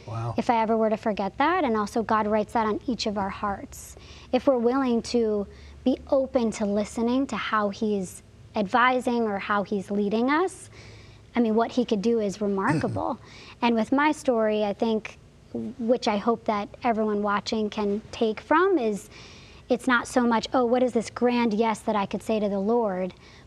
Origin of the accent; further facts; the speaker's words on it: United States; I'm a stranger. I'm American.